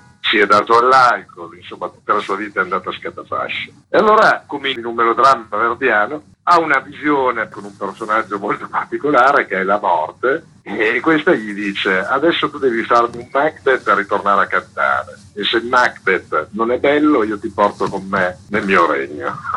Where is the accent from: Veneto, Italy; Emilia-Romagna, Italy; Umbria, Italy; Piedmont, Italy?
Emilia-Romagna, Italy; Parma; io sono di Parma, abbiamo coinvolto tante persone di Parma.